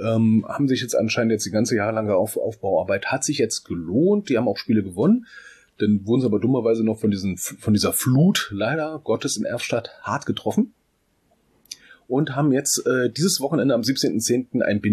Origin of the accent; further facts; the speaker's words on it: Wittstock, Brandenburg, Germany; Nee, ich komme aus Berlin. Hm, von wo denn da? Naja, bei Berlin. Ich so, ja, wo denn bei Berlin? Wittstock.